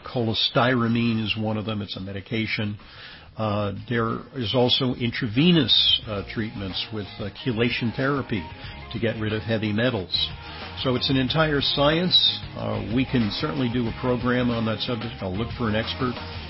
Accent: New York, United States; I'm a New Yorker, and I witnessed it.

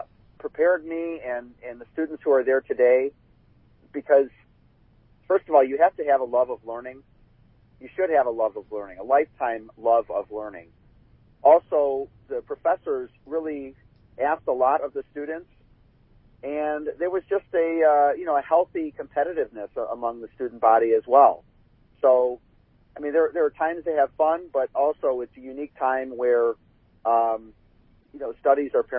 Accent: United States; important to me as a reporter, important to me as an American

